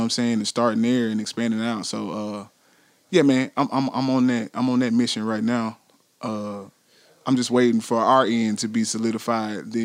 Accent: Columbus, Ohio, United States; That was something growing up in Columbus that was always unique.

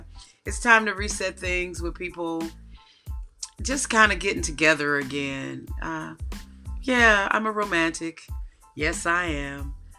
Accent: United States; moved away; Being American and being from a small town in America, and Americans, we talk to everybody anyway.

